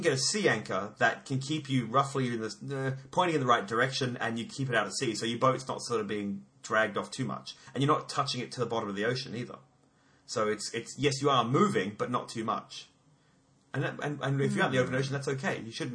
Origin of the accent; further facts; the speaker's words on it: Australia; But all you'd have to do is on your winged keel, which, yeah, being Australian, I demand was on my boat.